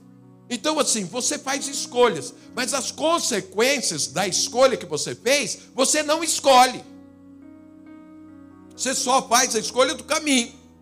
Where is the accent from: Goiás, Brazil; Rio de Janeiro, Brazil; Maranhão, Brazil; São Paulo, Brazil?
Goiás, Brazil; born there; Eu nasci lá em Goiás. Lá a média de temperatura é 30 graus.